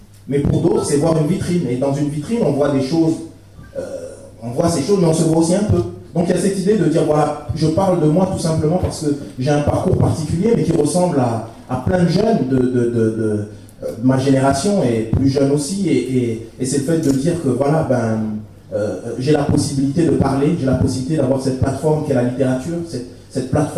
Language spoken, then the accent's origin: French; Strasbourg, Grand Est, France; On revient à Strasbourg, au quartier du Neuf. Et en fait, je me considère comme un Strasbourgeois alsacien, puisque j'ai grandi à Strasbourg. Ça fait vraiment partie de moi. Pour moi, l'Alsace. Et donc, quand je suis à Nancy ici, je me sens pas très loin de la maison.